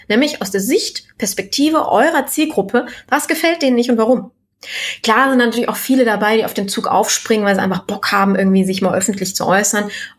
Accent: Düsseldorf, North Rhine-Westphalia, Germany; Ich bin ja Düsseldorferin

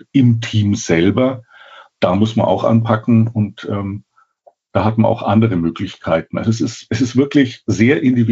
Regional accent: Bavaria, Germany; ich als Franke

